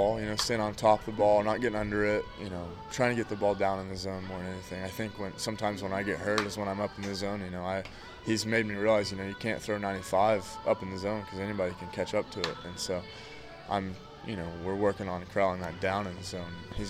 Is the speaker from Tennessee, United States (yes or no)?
yes; Tennessee, United States; I'm like, nah, I'm from Tennessee.